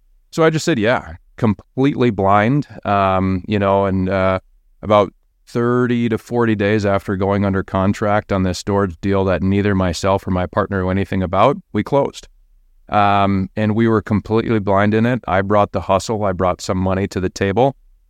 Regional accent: Rochester, Minnesota, United States; born or raised there

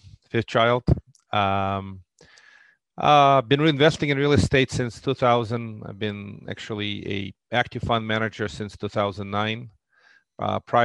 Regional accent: Russia; now in Brooklyn, United States; I come from Russia with love, like James Bond. Actually, I came to the States in 89 as a political refugee from the Soviet Union. That's kind of my origins.

